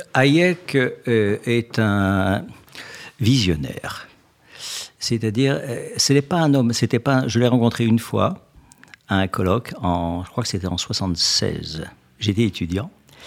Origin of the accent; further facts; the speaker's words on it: Grand Est, France; Et moi, je suis alsacien, donc je n'ai pas de qualité particulière.